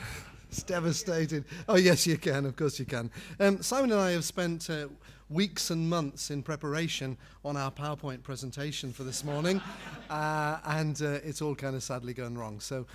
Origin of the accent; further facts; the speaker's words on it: North East England, United Kingdom; I'm a simple Geordie lad, I was born on Tyneside, I come from an unchurched background